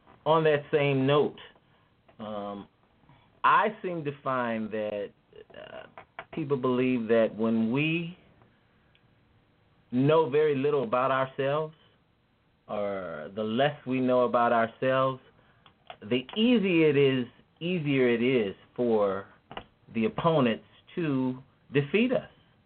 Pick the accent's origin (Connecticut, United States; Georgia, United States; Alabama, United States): Alabama, United States; Well, as you know, I'm from Alabama, but we won't talk about Alabama today.